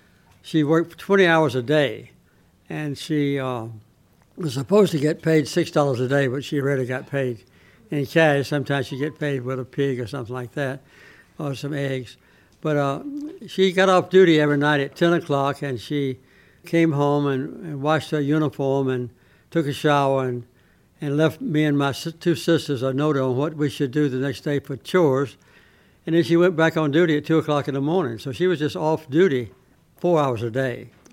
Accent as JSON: {"language": "English", "town": "Archery", "region": "Georgia", "country": "United States", "tie": "born or raised there", "said": "I grew up in Archery, Georgia, which is west of Plains, Georgia, which is now about 700 people."}